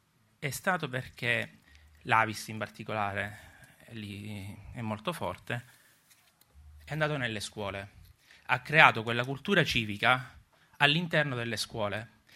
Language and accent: Italian; Sicily, Italy; io sono siciliano, tra le altre cose, e ho vissuto per 2 anni a Ragusa.